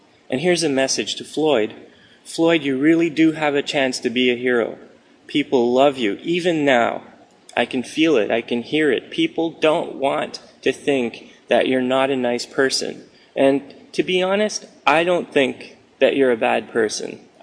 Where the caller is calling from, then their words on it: Montreal, Quebec, Canada; from Montreal, Canada.